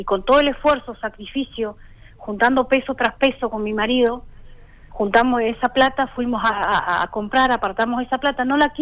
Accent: Cinco Saltos, Río Negro, Argentina; yo soy de acá de Cinco Saltos.

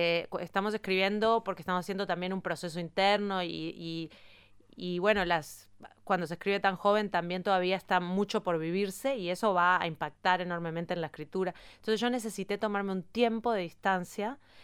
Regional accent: Uruguay; now in France; soy una latinoamericana, pero entonces como vivía en Uruguay, es otro tipo de latinoamericano.

